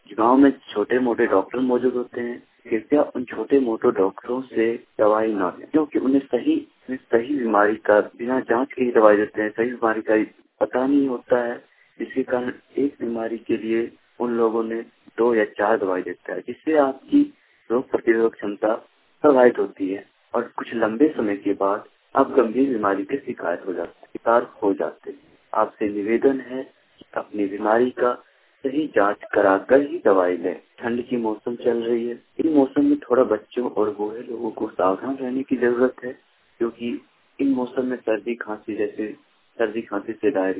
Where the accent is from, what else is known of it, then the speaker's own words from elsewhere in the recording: Boria, Jharkhand, India; मैं दुमका जिला का निवासी हूँ, ग्राम बोरिया, पोस्ट बोरिया, थाना रामगढ़, जिला दुमका।